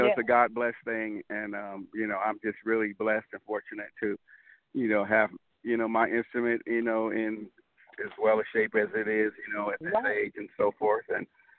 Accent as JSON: {"language": "English", "town": "Denver", "region": "Colorado", "country": "United States", "said": "Yeah, I'm from Denver."}